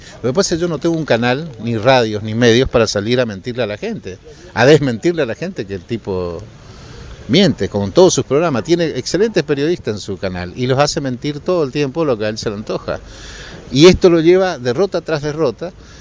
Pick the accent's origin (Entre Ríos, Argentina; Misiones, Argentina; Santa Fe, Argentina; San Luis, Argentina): Misiones, Argentina; Oberá; Yo soy de Oberá, de Campo Ramón en realidad, pero de Oberá.